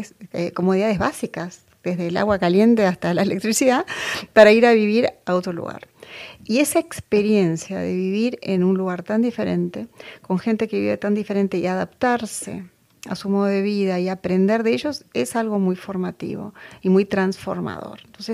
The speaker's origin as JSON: {"language": "Spanish", "country": "Argentina", "also_born_or_lived": "United States", "said": "yo soy argentina, pero académicamente me formé en los Estados Unidos, donde hice la carrera universitaria."}